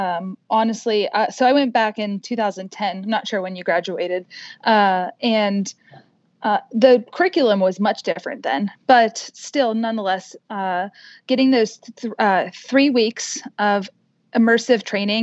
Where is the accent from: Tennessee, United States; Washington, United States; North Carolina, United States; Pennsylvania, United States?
Pennsylvania, United States; Pittsburgh; So, I am from Pittsburgh, Pennsylvania. Pennsylvania, and I grew up in a small town outside of Pittsburgh that was heavily influenced by Slovenian and Polish culture